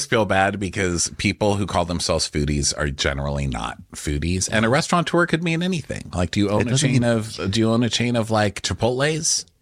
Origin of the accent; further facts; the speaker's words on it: United States; You know, I'm an American, but you're working on a boat internationally.